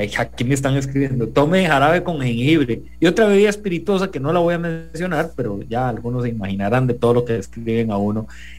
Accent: Costa Rica; ¿esto qué nos importa a nosotros como costarricenses?

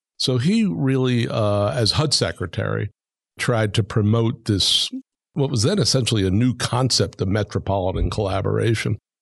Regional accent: Brooklyn, New York, United States; born there; I was born in Brooklyn, New York, went to public high school.

